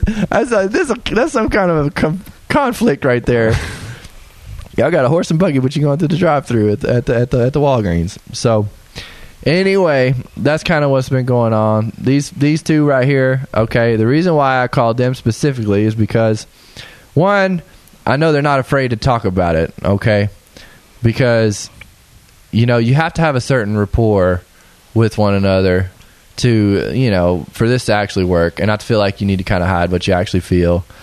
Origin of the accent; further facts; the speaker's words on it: Nashville, Tennessee, United States; See, because, like, me and Ian are born and raised in Nashville, and we feel like